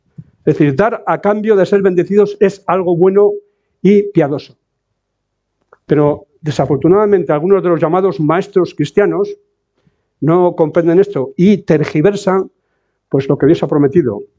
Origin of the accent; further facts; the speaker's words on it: Navarre, Spain; yo soy navarro, pero yo soy un creyente y soy un peregrino